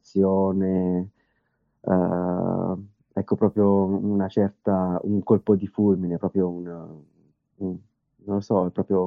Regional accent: Umbria, Italy; also born or lived in Naples; now in Montreal, Canada; Io sono nato a Napoli e cresciuto in Umbria, vicino al lago Trasimeno

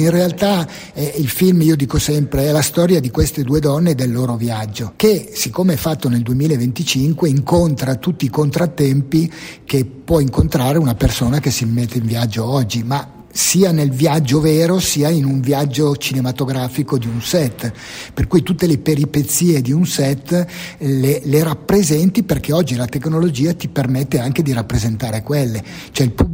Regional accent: Milan, Lombardy, Italy; siamo di Milano, abbiamo sempre fatto il film a Milano

